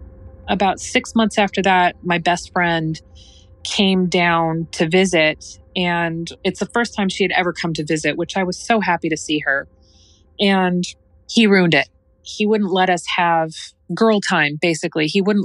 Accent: California, United States; because we have to go to my hometown so that we can prepare for the funeral. So a couple of days later, we drove to Northern California

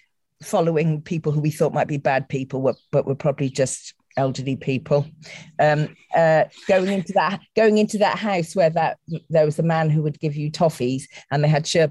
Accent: South West England, United Kingdom; So I was growing up in the Cotswolds in the 1960s.

